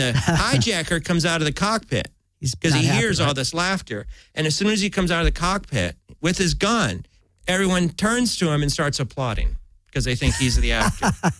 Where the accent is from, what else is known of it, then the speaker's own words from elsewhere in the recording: St. Louis, Missouri, United States; I'm from St. Louis.